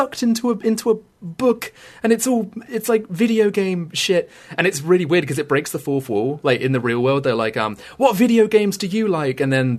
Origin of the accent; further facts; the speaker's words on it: England, United Kingdom; just growing up in England, and pretty much every single house I've been in, just growing up in my life, has never, ever had air conditioning.